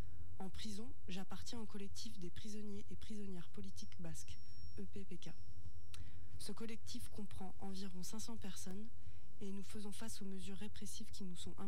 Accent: Barcelona, Catalonia, Spain; Je me suis impliquée depuis toute jeune dans les mouvements libertaires et autonomes de Barcelone, ma ville natale.

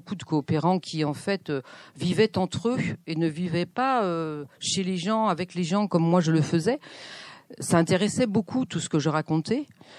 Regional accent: France; en tant que Française

